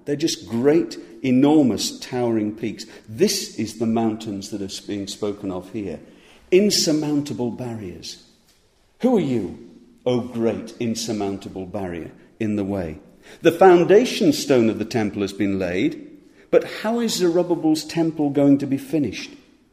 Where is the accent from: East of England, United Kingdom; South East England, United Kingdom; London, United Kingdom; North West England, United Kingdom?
North West England, United Kingdom; Growing up in the Lake District and spending a lot of time there, you walk around and you drive around, and there's magnificent scenery and lovely hills